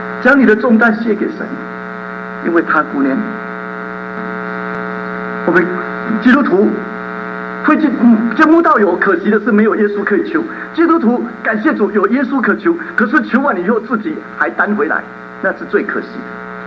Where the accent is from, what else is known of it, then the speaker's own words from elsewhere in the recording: Tainan, Taiwan; 我成长在台湾的一个比较南部的地方，在台南，那里面里面有口碑，又比较偏僻的地方